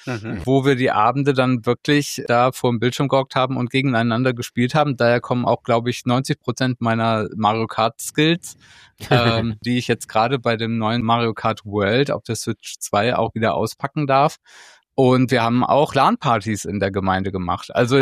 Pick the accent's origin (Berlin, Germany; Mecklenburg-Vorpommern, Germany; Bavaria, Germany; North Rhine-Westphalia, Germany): North Rhine-Westphalia, Germany; born there; ich bin Jahrgang 1987 in Nordrhein-Westfalen geboren. Ruben und ich kommen aus dem gleichen Ort